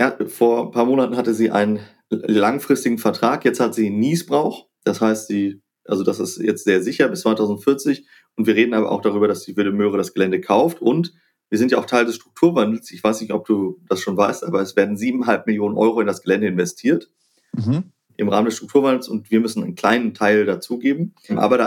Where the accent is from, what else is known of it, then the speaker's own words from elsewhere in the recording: Hannover, Lower Saxony, Germany; also born or lived in Halle / Tokyo / Chicago; ich bin geboren in Halle an der Saale im Osten, kurz vor dem Mauerfall. Dann sind wir nach Hannover. Dann hat meine Familie lange im Ausland gelebt, in Tokio, in Chicago